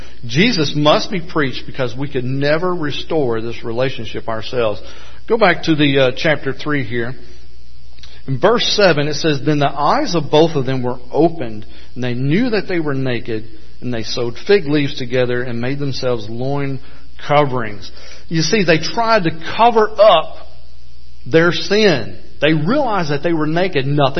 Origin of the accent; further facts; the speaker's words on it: Georgia, United States; You know, I'm originally from Georgia.